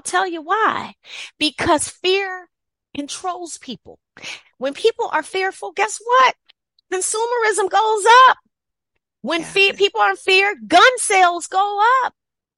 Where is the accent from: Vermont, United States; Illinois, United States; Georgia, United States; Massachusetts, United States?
Illinois, United States; Chicago; I grew up in Chicago, in the south side of Chicago, and there was a lot of activity happening all around